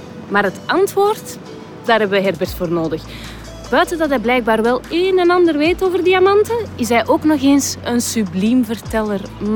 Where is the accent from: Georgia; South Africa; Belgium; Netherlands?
Belgium; Antwerp, Flanders; Als echte Antwerpenaar kan ik alleen maar zeggen, het schoonste zicht van de wereld.